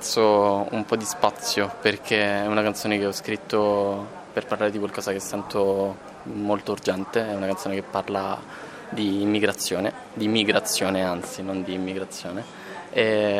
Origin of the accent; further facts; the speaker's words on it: Sicily, Italy; Io sono siciliano